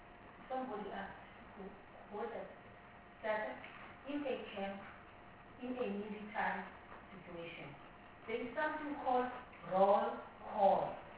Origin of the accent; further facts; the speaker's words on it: South Africa; look, we are South African, and there are certain things that we need to look into.